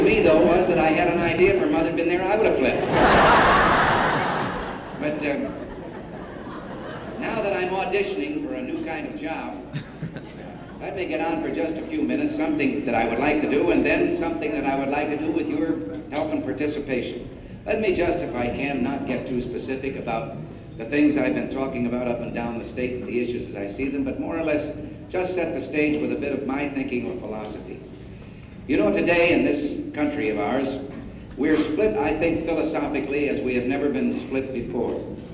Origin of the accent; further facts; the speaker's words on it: Texas, United States; I'd like to say a few words about my home state of Texas.